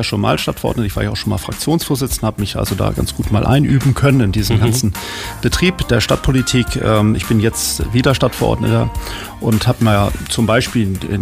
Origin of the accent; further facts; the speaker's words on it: Hamburg, Germany; now in Potsdam, Germany; Und das hat mich natürlich dann als Hamburger dann doch sehr, sehr angesprochen.